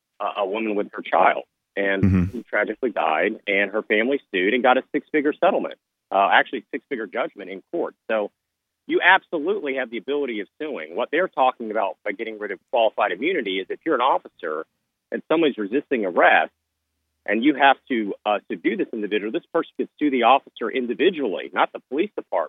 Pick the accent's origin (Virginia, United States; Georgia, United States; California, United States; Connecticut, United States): Virginia, United States; Virginia Beach; You had just this last year in Virginia Beach, in my hometown